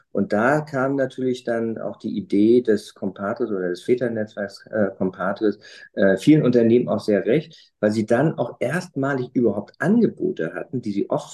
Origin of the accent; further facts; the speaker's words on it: Hamburg, Germany; als Hamburger sind wir, sage ich mal, sowieso im großen Vorteil